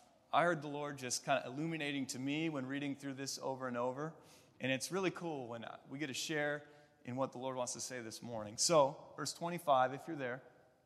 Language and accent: English; Molalla, Oregon, United States; I'm from Malala, Oregon, you guys. That's a logging town where we cut down trees and are proud of the real deal, right? Represent Malala.